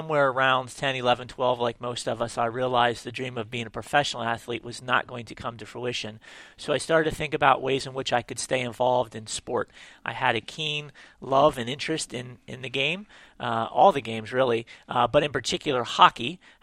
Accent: Harrisburg, Pennsylvania, United States; had the opportunity to get a job with my hometown Harrisburg Heat, which is a professional indoor soccer team that played at the State Farm Show Arena in Harrisburg, Pennsylvania.

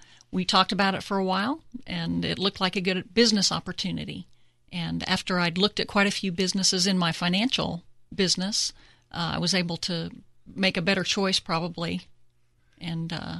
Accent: New Mexico, United States; I've always been conscious of the planet, I guess as a result of growing up in New Mexico and the delicacy of the desert.

